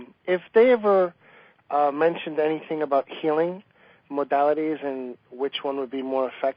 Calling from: Long Island, New York, United States; I'm from Long Island, New York.

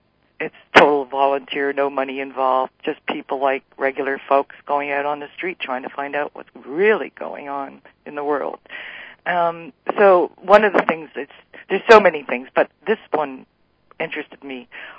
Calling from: Ottawa, Ontario, Canada; I'm calling from Ottawa, Canada.

